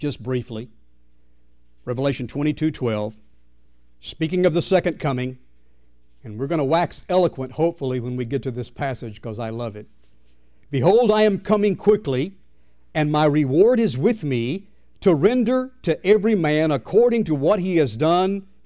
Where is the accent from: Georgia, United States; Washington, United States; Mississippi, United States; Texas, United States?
Mississippi, United States; Yazoo City; born there; When I was born in Yazoo City in 1944 at King's Daughters Hospital, it's no longer there, they gave me a social security number.